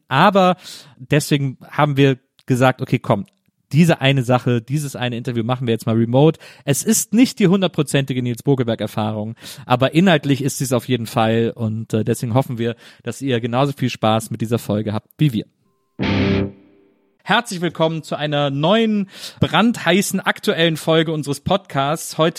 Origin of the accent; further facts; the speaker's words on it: Cologne, North Rhine-Westphalia, Germany; wir Kölner nennen die Stadt ja auch California.